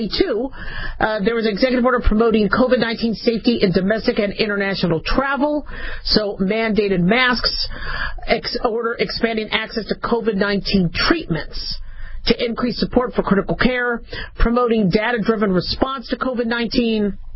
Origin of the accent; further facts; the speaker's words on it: United States; What I've seen so far does make me a little nervous as a doctor, as an American, as a business owner, as a mom.